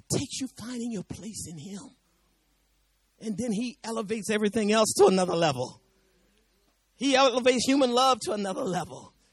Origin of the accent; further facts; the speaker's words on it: Georgia, United States; I was from Bip-Bap, Georgia. Well, Bip-Bap, Georgia, they say, the deepest part of the country that you can find.